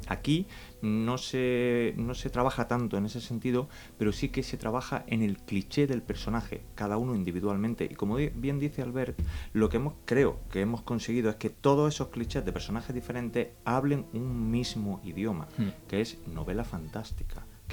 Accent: Granada, Andalusia, Spain; accent: Granada; he vivido en muchos sitios y ya mi acento granadino se ha ido.

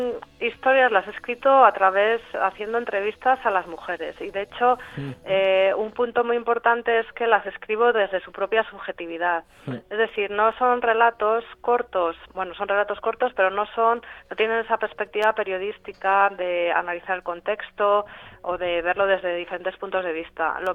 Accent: San Sebastián, Basque Country, Spain; now in Madrid, Spain; Pues yo vivo en Madrid, aunque soy de San Sebastián, de Donosti.

